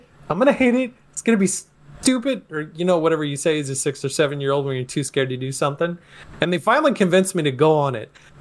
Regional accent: Montana, United States; Growing up in Montana, we didn't have a lot of roller coasters except for the fair every year.

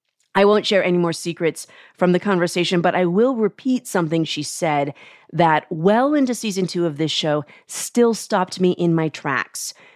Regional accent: Seattle, Washington, United States; Shout out to my hometown, Seattle.

